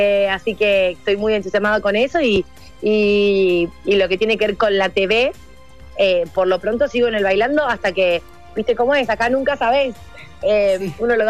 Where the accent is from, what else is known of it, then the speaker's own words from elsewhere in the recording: Jujuy, Argentina; now in Buenos Aires, Argentina; yo estoy en Buenos Aires y acá faltan vacunas todavía. Entonces, siendo jujeño, como jujeño